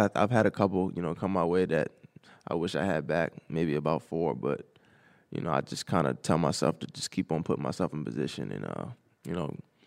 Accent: Baltimore, Maryland, United States; Just growing up in Baltimore, always, you know, dreaming of playing in M&T Bank Stadium.

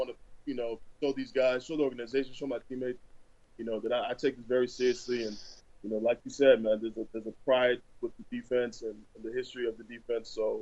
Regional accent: Chicago, Illinois, United States; I'm from Chicago. I was born there. So getting the chance to go back home is so special.

